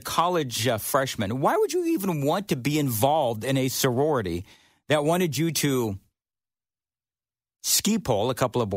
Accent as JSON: {"language": "English", "town": "Los Angeles", "region": "California", "country": "United States", "also_born_or_lived": "Colorado", "said": "I come from Los Angeles. I'm right there with you by way of, you know, places like Colorado and so forth."}